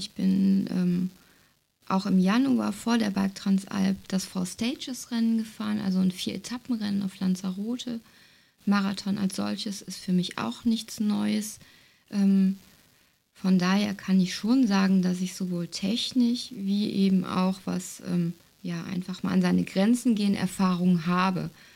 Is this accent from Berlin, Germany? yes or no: no; North Rhine-Westphalia, Germany; wir kommen so aus der Jülicher Börde, das liegt zwischen Aachen und Düren, wem das so sagt. Hier ist viel flaches Ackerland, Tagebau.